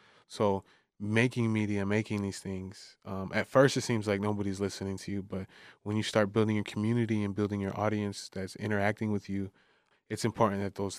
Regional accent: Detroit, Michigan, United States; I'm from Southwest Detroit before it was cool.

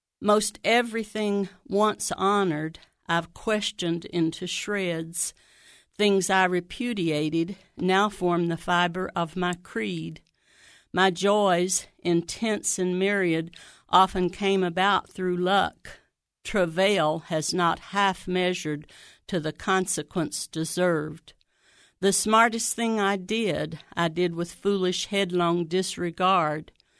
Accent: Xenia, Ohio, United States; I'm from Xenia.

